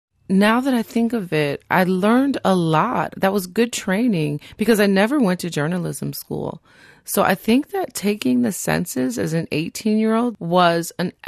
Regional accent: Detroit, Michigan, United States; I'm from Detroit. I'm not afraid of an apartment building.

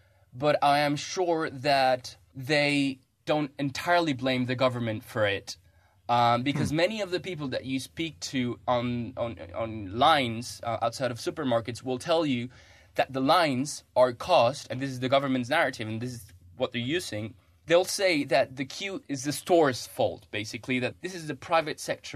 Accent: Colombia; I come from Colombia, which is the nearby country

